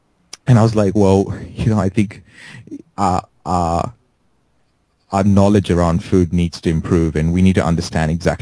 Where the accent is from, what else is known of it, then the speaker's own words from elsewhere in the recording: India; I'm Indian. We first build software engineers, and then we decide what we want to do with the rest of our lives.